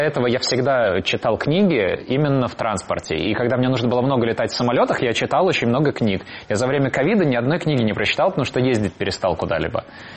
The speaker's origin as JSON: {"language": "Russian", "region": "Riga", "country": "Latvia", "said": "как-то мы все были из Риги, это было очень родное место."}